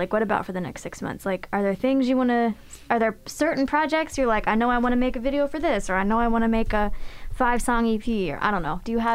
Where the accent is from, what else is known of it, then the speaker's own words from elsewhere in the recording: Florida, United States; I did not grow up here. I'm from Florida. I'm from Crazy Town. That's where I'm from.